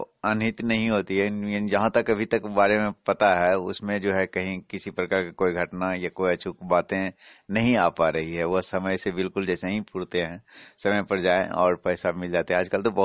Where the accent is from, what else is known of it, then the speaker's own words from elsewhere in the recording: Ratanpur, India; मैं रतनपुर पंचायत के रहने वाला हूँ।